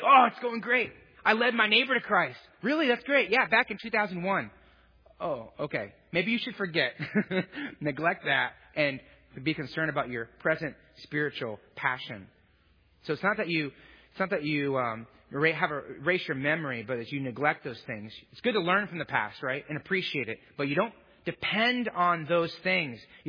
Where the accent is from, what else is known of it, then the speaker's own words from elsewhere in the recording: Indiana, United States; And it's 2 o'clock in the morning and we're from Indiana.